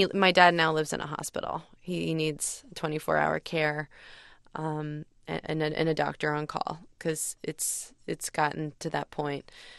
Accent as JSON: {"language": "English", "region": "New York", "country": "United States", "tie": "born there", "said": "I was born on the Upper East Side, and so all the Upper East Side rich people were like, well, I need a crib from Milan."}